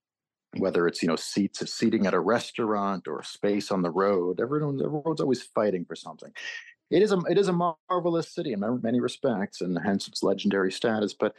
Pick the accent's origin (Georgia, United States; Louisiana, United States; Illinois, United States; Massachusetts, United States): Massachusetts, United States; Lexington; I didn't grow up in New York. I'm from Massachusetts. It's a beautiful town outside of Boston, the town of Lexington, which is very much not New York.